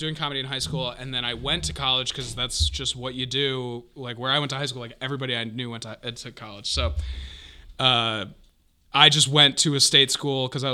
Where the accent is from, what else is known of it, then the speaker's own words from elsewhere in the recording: Hudson, Wisconsin, United States; I grew up in Hudson, which is, like, right on the Minnesota border.